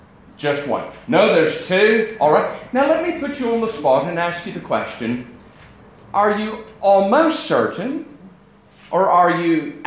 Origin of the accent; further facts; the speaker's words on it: United States; accent: American; I apologize for the effect that my American accent may be having on your spelling at the moment.